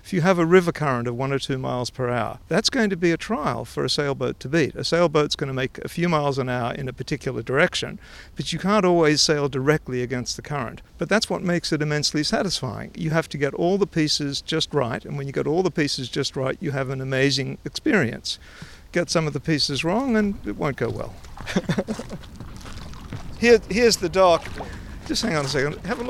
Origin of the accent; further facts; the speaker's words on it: Australia; moved away as an adult; now in Pittsburgh, United States; Well, I was born in Australia, and I grew up in Australia. Moved to Pittsburgh when I was about 30.